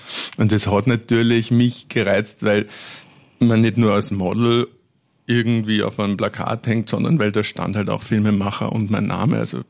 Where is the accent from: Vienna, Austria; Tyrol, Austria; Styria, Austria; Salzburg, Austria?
Salzburg, Austria; ich bin in der ganzen Welt genauso daheim wie in Pinzgau und ich habe in Pinzgau tolle Freunde und meine Familie